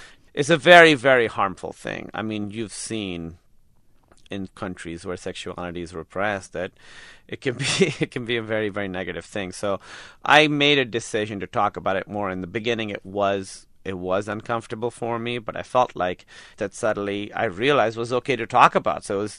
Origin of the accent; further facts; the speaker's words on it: Pakistan; now in United States; it was about me growing up in Pakistan in a very religious Shiite family. Growing up with that and then coming to America and sort of the culture shock of coming to America